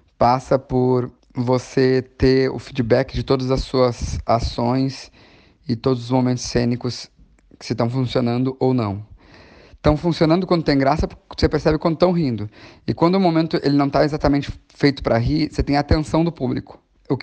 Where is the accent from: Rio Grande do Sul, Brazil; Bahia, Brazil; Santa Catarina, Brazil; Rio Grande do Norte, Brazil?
Rio Grande do Sul, Brazil; moved away; Eu saí do Rio Grande do Sul para estudar música em São Paulo.